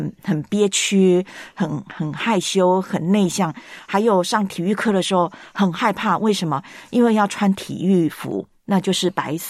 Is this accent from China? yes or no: no; Taiwan; 因为我在台湾长大，台湾的国民运动就是棒球